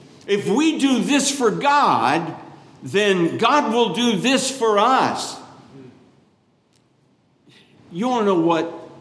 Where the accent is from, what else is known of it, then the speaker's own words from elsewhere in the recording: Florida, United States; I grew up in Florida and was out in the ocean a lot, many times.